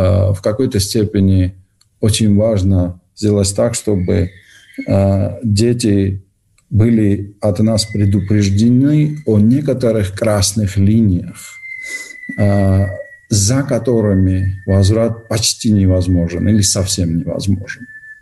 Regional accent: Georgia; Вы меня простите, меня как понесет, я же грузин

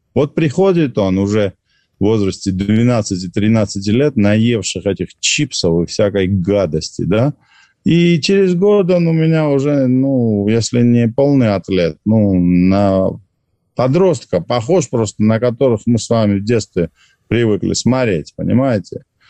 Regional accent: Georgia; может быть, потому что я грузин и так далее

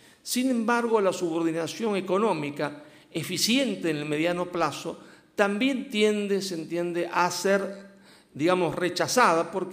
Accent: Argentina; porque soy argentino y entonces hablo sin pronunciar la B corta, la B larga, sobre todo sin la S y sin la Z, entonces tenemos un castellano andaluz nosotros allá.

